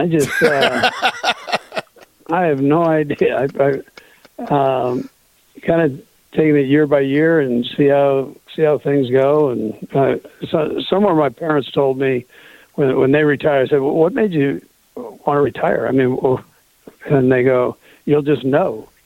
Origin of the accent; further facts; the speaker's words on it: West Coast, United States; My parents were from the East Coast, so I always joked them. I was raised on the West Coast